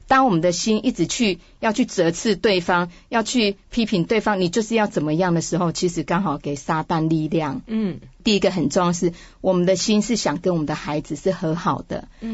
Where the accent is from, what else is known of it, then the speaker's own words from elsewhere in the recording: Taiwan; moved away; 我从台湾移民过来之前，在台湾听到一个真实的故事。